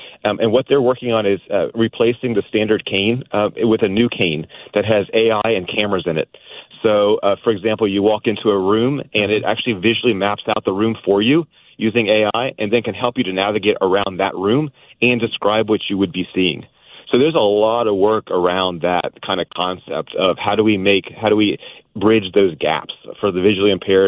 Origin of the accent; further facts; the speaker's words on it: Florida, United States; I grew up in Florida, and my parents grew up in Pennsylvania, so we did the road trip from Pennsylvania to Florida every year.